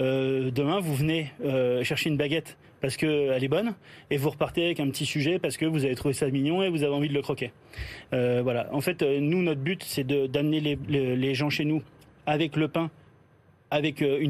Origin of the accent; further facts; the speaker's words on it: Hauts-de-France, France; Alors, déjà, moi, je viens de province. Je suis Picard